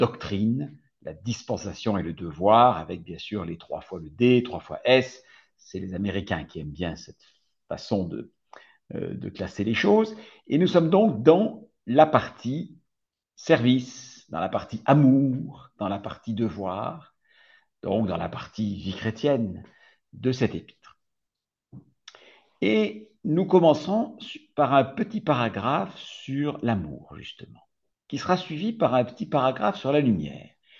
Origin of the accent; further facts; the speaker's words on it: France; now in Düsseldorf, Germany; Je suis basé à Düsseldorf, en Allemagne, mais où j'habite depuis 25 ans. Mais je suis français.